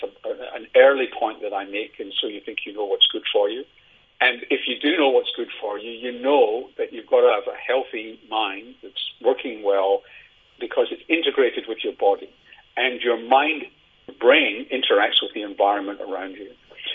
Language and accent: English; Glasgow, Scotland, United Kingdom; growing up in Glasgow, in the days that I grew up in Glasgow